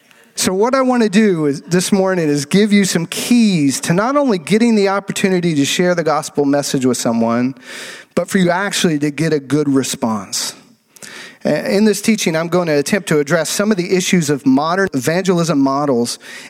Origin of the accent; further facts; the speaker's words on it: the South, United States; Now, when I grew up in the Bible Belt, you simply went to church because it was Sunday, right?